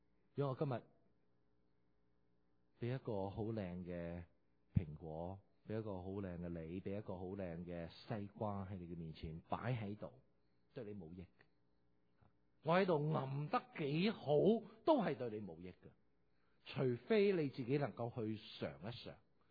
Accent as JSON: {"language": "Cantonese", "country": "China", "said": "但我们中国人很多时候就成日觉得爸爸是一个很得人惊的一个形象"}